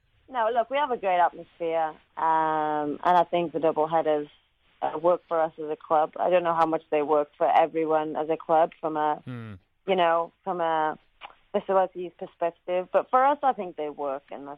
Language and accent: English; Wales, United Kingdom; And I think football for us as Welsh people now will be something that we can cheer for the next 10 years to 20 years, I believe.